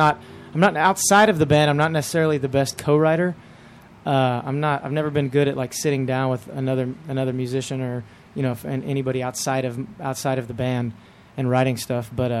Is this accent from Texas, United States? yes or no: yes; Texas, United States; And I think, you know, growing up in Texas and seeing how many Texas acts that build huge followings